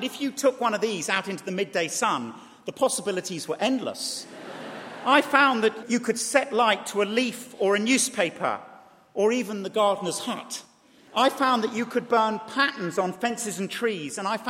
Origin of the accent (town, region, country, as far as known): DR Congo; born or raised there; also born or lived in Chile / Uganda